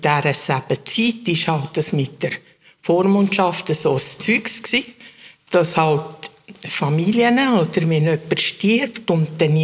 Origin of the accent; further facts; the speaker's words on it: Biel, Bern, Switzerland; Nein, ich bin in Biel aufgewachsen.